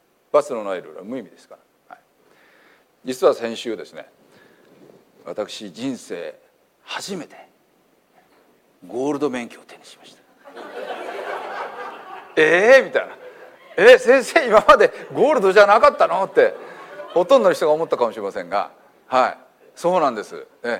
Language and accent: Japanese; Hiroshima, Japan; 僕は広島から来たんでね